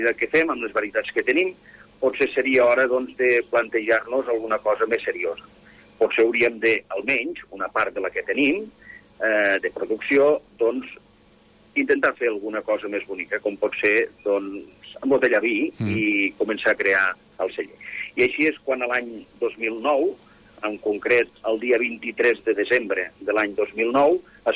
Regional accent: Artesa de Segre, Catalonia, Spain; born there; Sí, jo sóc nascut a Artesa de Segre.

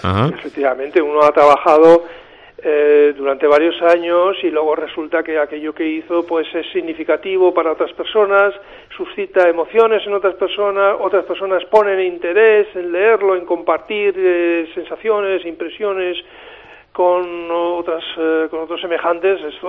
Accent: San Sebastián, Basque Country, Spain; moved away as an adult; yo nací en San Sebastián, donde viví los 25 primeros años de mi vida

